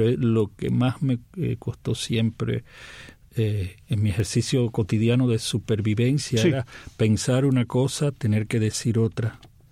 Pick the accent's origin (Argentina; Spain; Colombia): Colombia; moved away as an adult; now in United States; En el año 99, fines del 99, vengo de Colombia para Estados Unidos.